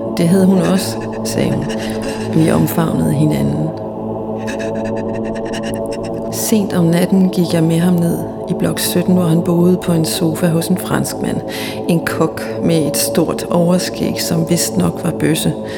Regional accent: Nuuk, Greenland; now in Denmark; mens jeg stadig gik på skole i Danmark en af de vintre, hvor jeg var hjemme i Nuuk på juleferie.

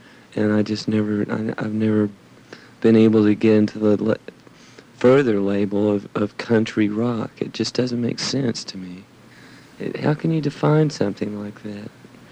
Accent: the South, United States; I was brought up in the South

